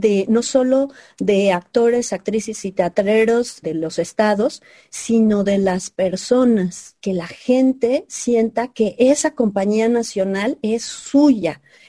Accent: Mexico City, Mexico; moved away as an adult; now in Guadalajara, Mexico; aquí en Guadalajara, yo soy chilanga, soy muy chilanga, también como tú, pero yo llegué más o menos en los años 80s aquí a Guadalajara.

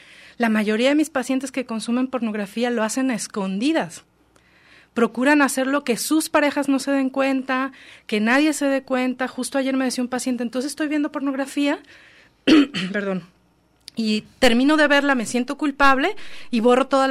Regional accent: Mexico; voy a hablar de México porque pues yo soy mexicana

